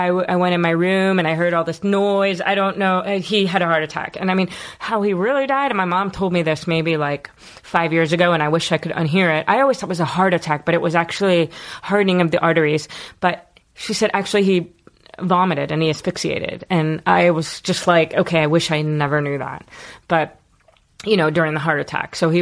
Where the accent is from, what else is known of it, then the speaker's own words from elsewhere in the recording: Philadelphia, Pennsylvania, United States; born there; Yes, I was born in Philadelphia, South Philadelphia.